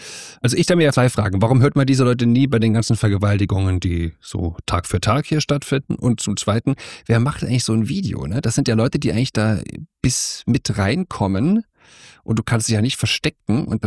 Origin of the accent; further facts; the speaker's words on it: Saarland, Germany; ich komme aus Saarland, und wenn die zu Sale-Zeiten nach Saarbrücken rüber zum Shoppen kommen